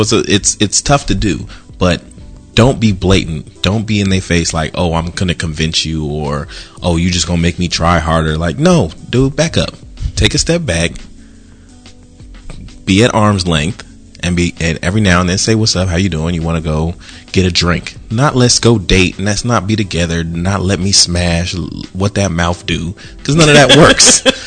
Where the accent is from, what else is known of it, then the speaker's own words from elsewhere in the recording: California, United States; I'm from Cali.